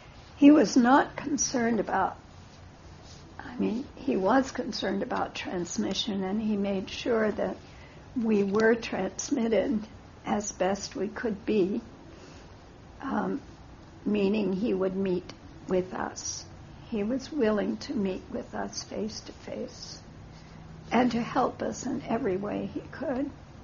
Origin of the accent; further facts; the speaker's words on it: St. Louis, Missouri, United States; It's very different from how I grew up in the Midwest. It's nothing like St. Louis, Missouri had to provide for any of us.